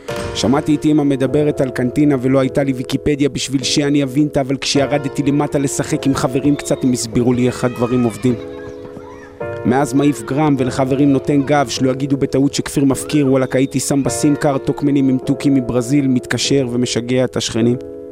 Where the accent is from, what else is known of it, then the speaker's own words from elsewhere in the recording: Petah Tikva, Central District, Israel; קודם כל גדלתי בפג'ה בפתח תקווה